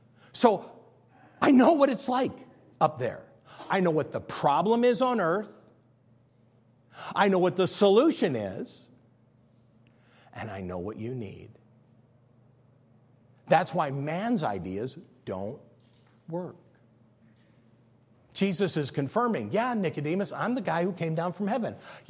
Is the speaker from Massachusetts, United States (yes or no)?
no; Illinois, United States; Okay, I'm from Illinois, so sometimes I don't get it right.